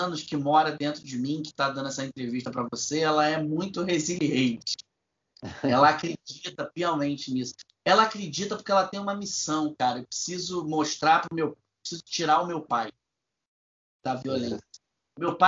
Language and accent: Portuguese; Rio de Janeiro, Brazil; eu nasci num lugar no Rio de Janeiro chamado Bom Sucesso, que é um bairro muito pobre da Zona Norte do Rio. É, esse lugar é um lugar repleto de favelas e eu cresci numa dessas chamada Morro do Adeus.